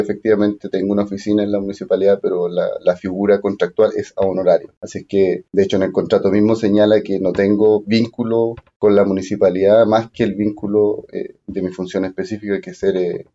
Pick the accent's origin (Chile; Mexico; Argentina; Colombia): Chile; San Pablo, Los Lagos; San Paulino de corazón, nací en San Pablo, en la población Los Álamos, siempre lo digo. Nací en una familia, en una cuna súper humilde. Vivimos a mucho orgullo toda mi niñez en una mediagua con techo de fonola.